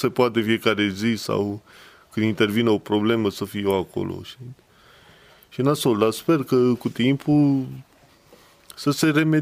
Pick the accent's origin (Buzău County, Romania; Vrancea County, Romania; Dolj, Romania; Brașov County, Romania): Brașov County, Romania; Făgăraș; now in Bucharest, Romania; Eu sunt din Făgăraș, v-am mai spus, și totuși e o distanță. Eu la București și la Făgăraș e o distanță